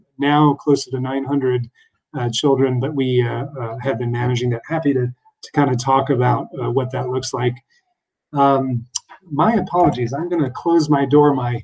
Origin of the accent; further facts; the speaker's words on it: Paris, Île-de-France, France; moved away as an adult; also born or lived in Boston, United States; now in Washington, United States; I actually grew up abroad in Paris, France, as an American citizen, but a mother working for the United Nations. So I had an interest in international affairs kind of very young. I lived, did my college in Boston, and then came to Washington, D.C.